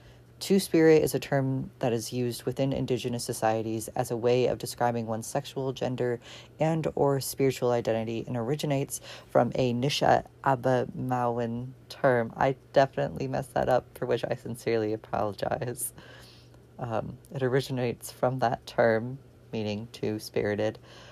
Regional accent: Michigan, United States; In my home state of Michigan, there's a bill in the state Senate proposed by 12 Republican senators

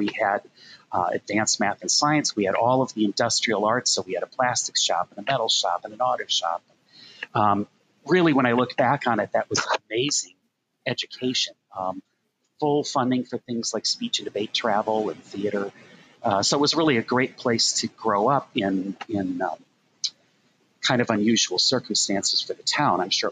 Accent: South St. Paul, Minnesota, United States; So I was born and raised in South St. Paul, and that was actually where I became first interested in speech and debate.

